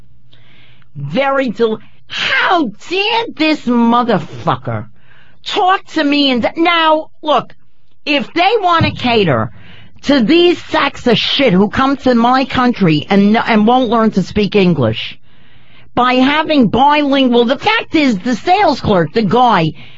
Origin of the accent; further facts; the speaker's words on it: United States; I'm an American. This is America.